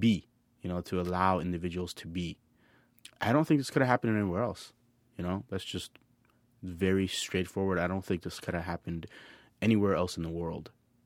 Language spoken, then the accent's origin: English; United States; I totally understand what you're saying because I am American, but I'm also Iranian.